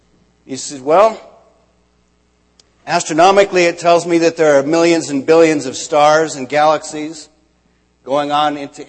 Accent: Montana, United States; now in New Jersey, United States; Right now I'm living in New Jersey. People that I meet there ask where I'm from or if I'm from New Jersey. I say, no, I'm from Montana.

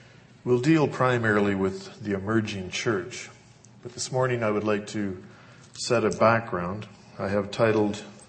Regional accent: Saskatchewan, Canada; as most of you know, I'm originally from Saskatchewan.

